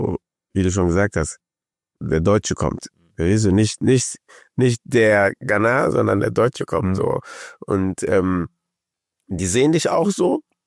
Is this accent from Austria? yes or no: no; Germany; ich komme aus Deutschland, ich kenne das so ein bisschen anders